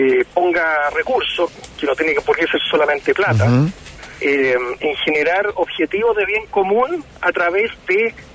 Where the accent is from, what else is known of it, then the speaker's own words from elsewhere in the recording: Chile; nosotros como chilenos, como sociedad en Chile, tenemos el derecho de definir la magnitud que le queremos dar